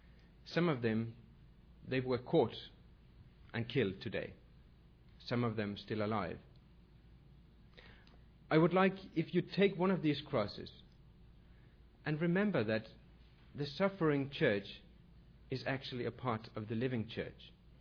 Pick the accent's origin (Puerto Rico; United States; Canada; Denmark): Denmark; Copenhagen, Capital Region of Denmark; I'm very glad to be here with you. I've been looking forward to it. I'm a theologian from Copenhagen.